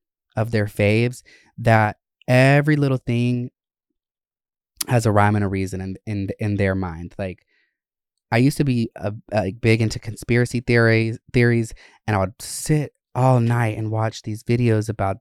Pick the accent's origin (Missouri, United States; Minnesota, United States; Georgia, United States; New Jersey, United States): Georgia, United States; And I grew up in Gwinnett and North Georgia areas